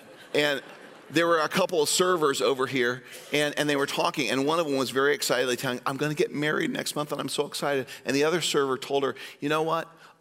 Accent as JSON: {"language": "English", "town": "Des Moines", "region": "Iowa", "country": "United States", "said": "Well, I'm a pastor from Des Moines, Iowa, you know, whatever."}